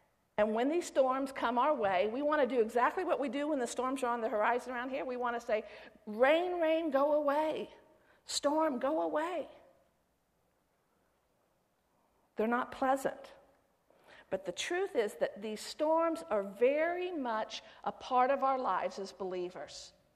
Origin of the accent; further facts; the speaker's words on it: Florida, United States; moved away as an adult; now I was raised in the Tampa Bay area in Florida. In fact, your youth pastor and I went to the same high school. St. Pete High School, that's right. A few years apart. But I was raised there.